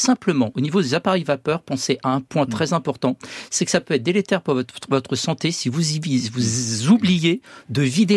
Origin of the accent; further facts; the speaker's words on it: Grand Est, France; quelles que soient vous soyez breton ou alsacien comme moi